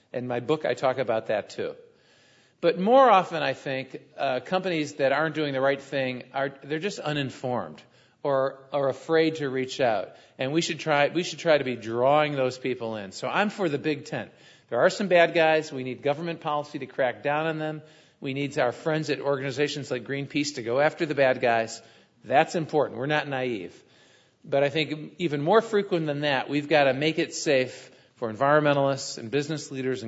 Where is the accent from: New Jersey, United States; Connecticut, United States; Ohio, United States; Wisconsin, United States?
Ohio, United States; Cleveland; I grew up in Cleveland, Ohio.